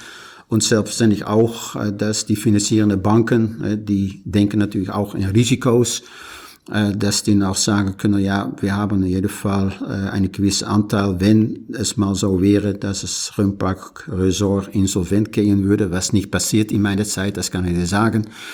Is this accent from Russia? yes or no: no; Netherlands; German is a second language; now in Germany; Du hörst es vielleicht auch, mein Dialekt. Bin mal Niederländer, schon seit vielen Jahren.